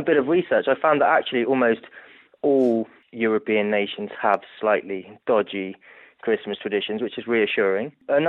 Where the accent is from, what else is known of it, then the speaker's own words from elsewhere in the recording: Italy; I grew up in Italy, and my parents, being British, you know, tried to tell me the best they could about